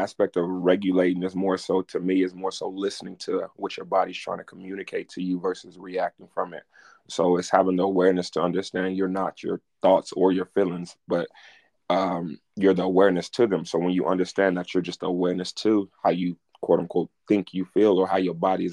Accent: California, United States; I'm from California.

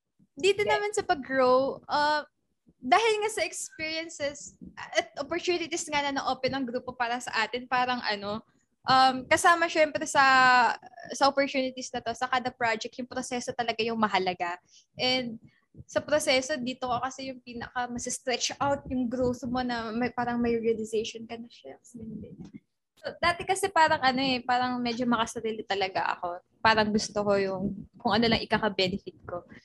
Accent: Calabarzon, Philippines; dahil taga Cavite ako, doon hindi naman siya sobrang probinsya

